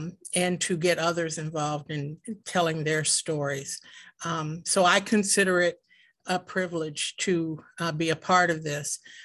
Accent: Illinois, United States; So, because we grew up here, we grew up in Bethel AME Church, which is founded, will celebrate 160 years this spring, founded before the University of Illinois

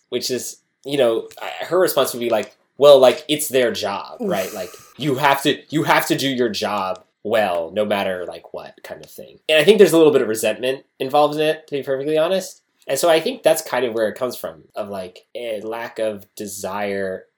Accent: United States; I think it's partially like growing up in America

